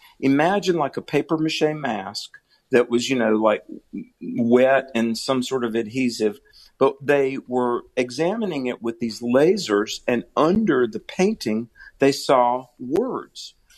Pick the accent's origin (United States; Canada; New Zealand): United States; the South; Listen, I'm from the South.